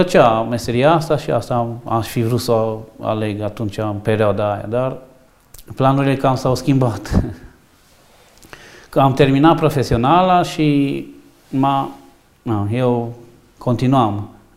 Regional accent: Mediaș, Sibiu County, Romania; born there; M-am născut în Mediaș, nu într-o familie tocmai model

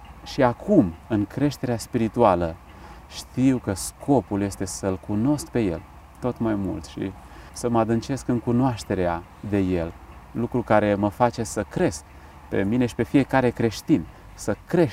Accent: Onești, Bacău County, Romania; eu sunt din Onești deloc

